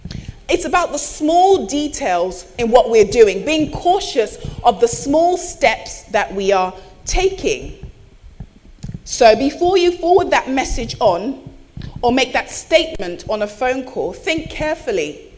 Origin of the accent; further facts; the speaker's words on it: Nigeria; I can say that because I'm Nigerian, so it's fine.